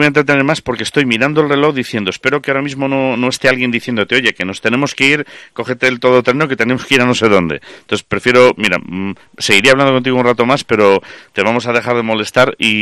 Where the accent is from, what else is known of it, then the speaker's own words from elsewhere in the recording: Lugo, Galicia, Spain; now in Zamora, Spain; yo que llevo aquí veintitantos años en Zamora, yo soy de Lugo